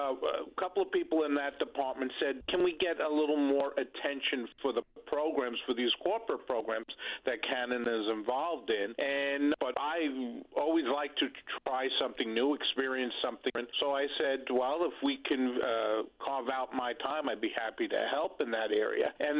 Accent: New York City, New York, United States; I grew up in the Bronx, so I went to high school up there.

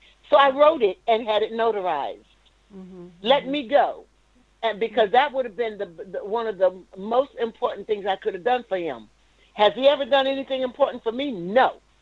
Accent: New York, United States; moved away as an adult; also born or lived in North Carolina; now in California, United States; I was born in North Carolina, near Fort Bragg, but I grew up in New York. So I am a New Yorker. I didn't move to California until 86.

